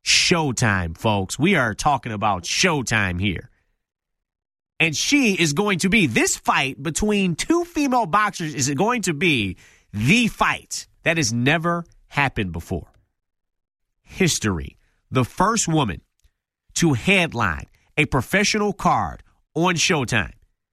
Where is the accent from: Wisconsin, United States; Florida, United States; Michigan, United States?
Michigan, United States; Detroit; to have this little touch of history happen in my hometown, downtown Detroit, at the MGM Grand, that's just exciting for me.